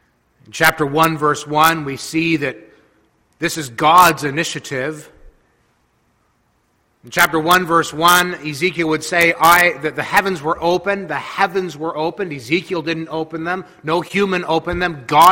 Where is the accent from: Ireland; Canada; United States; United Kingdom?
Canada; Barrie, Ontario; I grew up in Barrie.